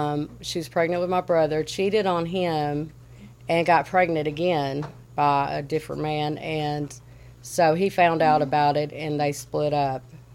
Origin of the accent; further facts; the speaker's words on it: Texas, United States; born there; I was born in Texas. I'm 43 years old. My father was in the Air Force.